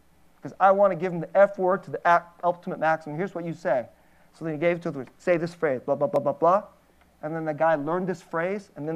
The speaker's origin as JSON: {"language": "English", "country": "United States", "said": "I can imagine, and I'm Korean American, and when I was in college, I read this book about Japanese baseball, which I loved."}